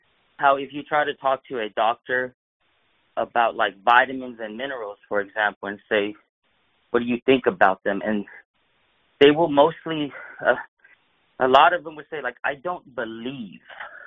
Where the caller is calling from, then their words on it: Texas, United States; Hey, Fakeologist. … from Texas.